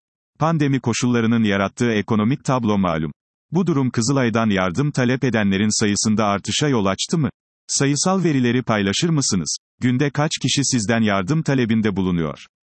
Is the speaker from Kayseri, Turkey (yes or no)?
no; Mustafakemalpaşa, Bursa, Turkey; 1968'de Mustafa Kemal Paşa'da doğdum. İlk ve orta öğrenimini Mustafa Kemal Paşa'da tamamladım.